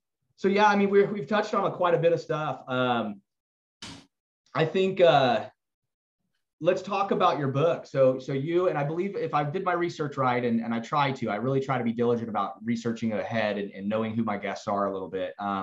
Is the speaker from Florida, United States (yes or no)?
yes; Tampa, Florida, United States; also born or lived in Miami; but I grew up in Tampa, Miami, all over Florida. I've worked in every aspect of Florida there is.